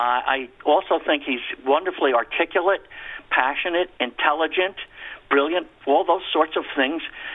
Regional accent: New Jersey, United States; And, of course, I'm from New Jersey, and he's a homeboy in many ways.

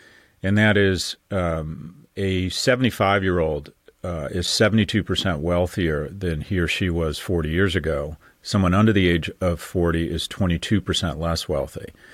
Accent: California, United States; born and raised in California, brief stint in investment banking, then graduate school

